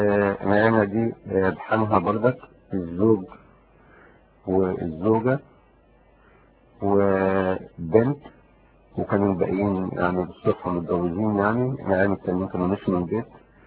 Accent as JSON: {"language": "Arabic", "country": "Egypt", "moved": "yes", "said": "أنا طالع من مصر في حدود سنة 82 أو بين 82 83،"}